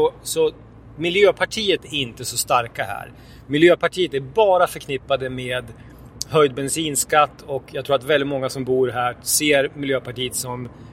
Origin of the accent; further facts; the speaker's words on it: Jämtland County, Sweden; jag är ju från Jämtland, eller uppvuxen här i alla fall